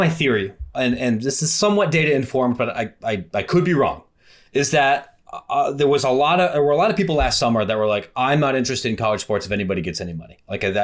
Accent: Ohio, United States; I grew up in Ohio.

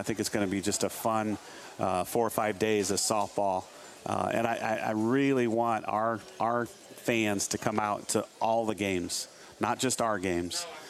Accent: Iowa, United States; Minneapolis was about 3 hours straight north of where I grew up in Iowa.

